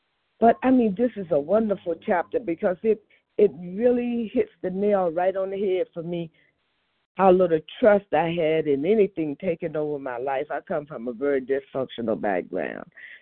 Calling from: Maryland, United States; I'm calling from Maryland.

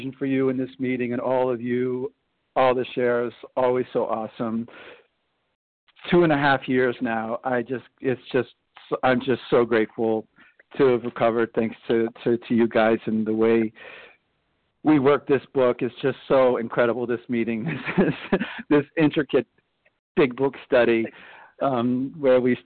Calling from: Paris, Île-de-France, France; I'm calling from Paris, France

